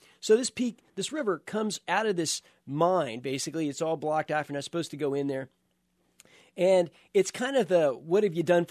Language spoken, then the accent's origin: English; Nickerson, Kansas, United States; I'm from Nickerson, Kansas. That's right in sort of south central Kansas